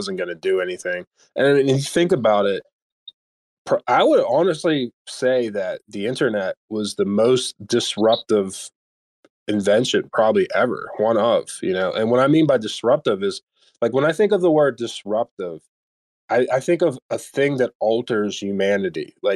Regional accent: United States; So I know, like, I'm an American, so a lot of people in America don't realize that.

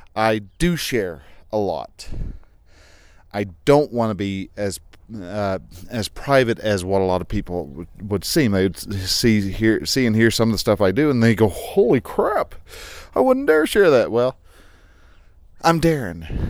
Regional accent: Sunray, Texas, United States; I am actually in my hometown right now of Sunray, Texas. Yep, you've heard me talk down about this town, and I've come back after not being here for 3 years.

